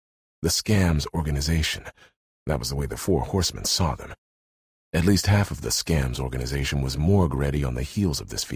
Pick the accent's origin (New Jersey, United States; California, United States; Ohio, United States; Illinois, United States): California, United States; Los Angeles; born there; I was born in Los Angeles, back before they changed laws and fucked it up.